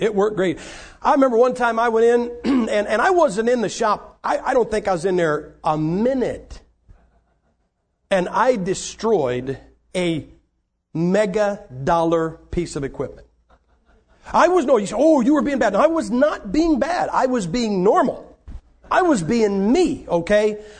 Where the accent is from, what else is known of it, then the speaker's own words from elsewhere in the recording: Massillon, Ohio, United States; And I had an interview with the Massillon Independent, my hometown paper.